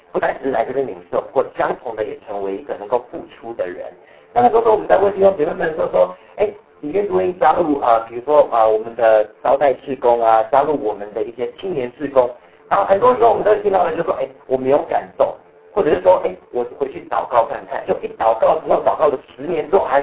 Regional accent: United States; also born or lived in Taiwan; 我在小学的时候毕业，在台湾出生，然后来到美国所以我是在美国，我算是在美国长大。

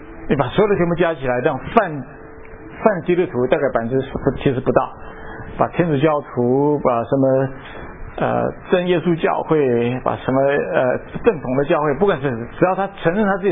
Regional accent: Taiwan; 我们从台湾来的哈

